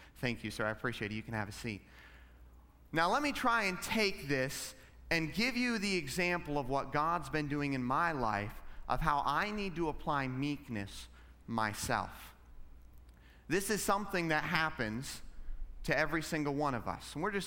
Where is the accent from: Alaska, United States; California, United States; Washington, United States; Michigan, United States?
Alaska, United States; Now, I grew up in Alaska where most of the time everything was frozen.